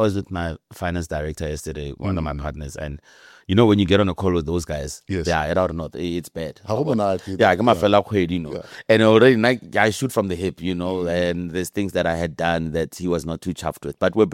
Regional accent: South Africa; Yes, we're South African by pride and by heritage

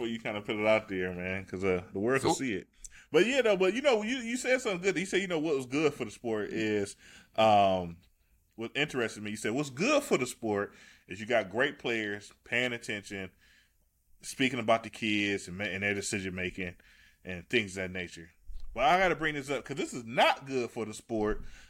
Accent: Ohio, United States; moved away; I'm also from Ohio, and I made the decision to leave Ohio and go up north.

